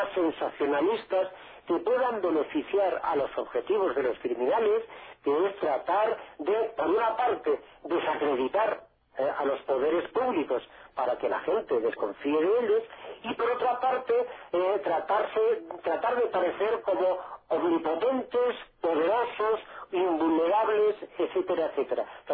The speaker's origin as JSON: {"language": "Spanish", "country": "Spain", "said": "esto en Europa, en mi país, en España en particular, es un debate muy largo tiempo."}